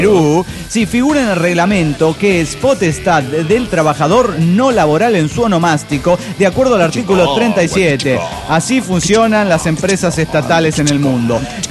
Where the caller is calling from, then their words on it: Buenos Aires, Argentina; de Buenos Aires, Argentina.